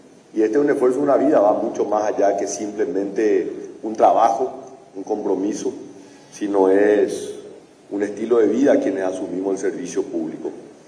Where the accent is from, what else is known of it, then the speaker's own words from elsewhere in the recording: Paraguay; nos hace sentir tremendamente orgullosos como paraguayos